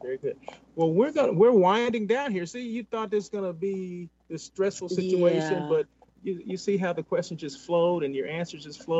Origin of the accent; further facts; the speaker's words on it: Blythe, California, United States; How do you remember I'm from Blythe?